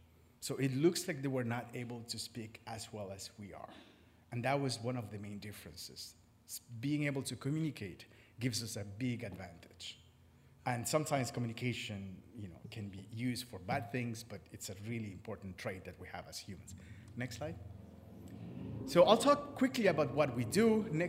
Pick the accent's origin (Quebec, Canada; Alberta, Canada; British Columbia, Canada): Quebec, Canada; Montreal; I'm from Montreal. I did my PhD at McGill University. I've been at UCI for 12 years.